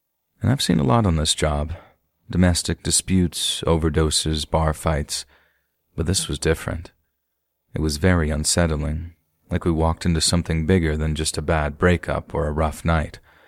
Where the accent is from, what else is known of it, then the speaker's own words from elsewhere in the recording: Liverpool, North West England, United Kingdom; born there; I was born in October of 1959 at the Oxford Street Maternity Hospital in Liverpool, to a Jamaican mum and an English dad.